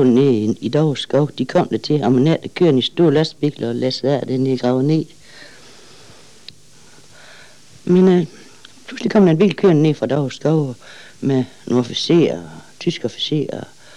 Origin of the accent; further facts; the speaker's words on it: Ydby, Central Denmark Region, Denmark; also born or lived in Dag; Jeg er født i Dag. Ja, krigen var brudt ud, der boede vi i Dag, men så flyttede vi til Ydby lige her. Så min barndom og min første ungdom, det er inde i Ydby.